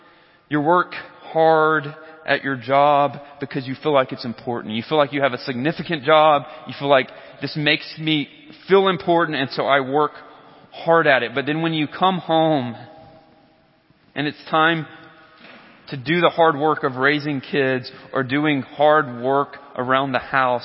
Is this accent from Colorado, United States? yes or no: no; Georgia, United States; My good friend's from West Virginia, and I'm from South Georgia. It's pretty much the bottom of the barrel educationally, okay?